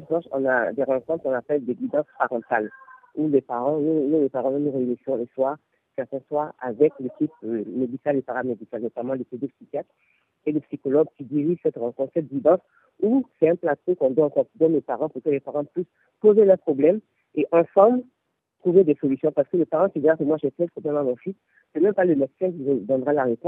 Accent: Côte d’Ivoire

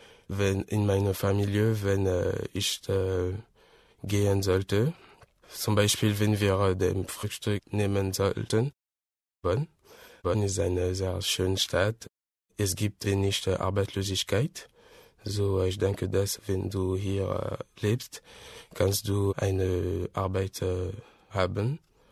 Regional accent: Lyon, Auvergne-Rhône-Alpes, France; German is a second language; also born or lived in Africa; ich bin Franzose, ich komme aus Lyon, ich bin 18 Jahre, bin in 1993 geboren. Früher war ich in Afrika.

